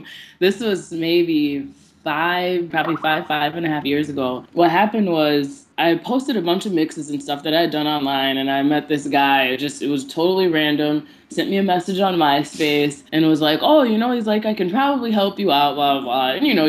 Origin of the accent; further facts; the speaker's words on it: South Haven, Michigan, United States; I was born over on the west side of the state. So I grew up in South Haven.